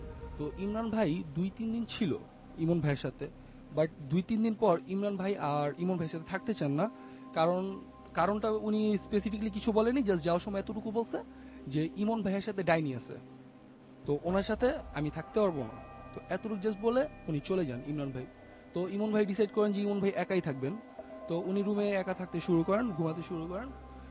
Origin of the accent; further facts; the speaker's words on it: Dhaka, Dhaka Division, Bangladesh; মগবাজার থেকে, আমি ধানমন্ডি আইডিয়াল কলেজে পড়ছি।